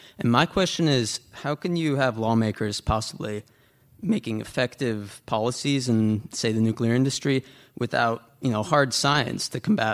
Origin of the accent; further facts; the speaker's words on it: Corvallis, Oregon, United States; I'm from Corvallis.